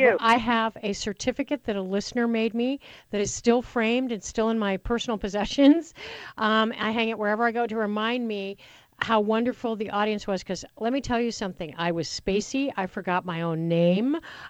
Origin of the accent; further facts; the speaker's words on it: Colorado, United States; listen, I grew up near Rocky Flats.